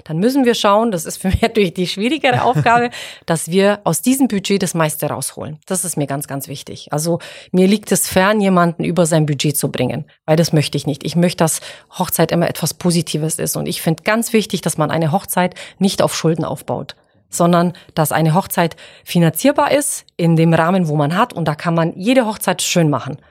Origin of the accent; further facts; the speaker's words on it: Baden-Württemberg, Germany; ich bin ein Schwabe und ich bin ein Schnäppchenjäger.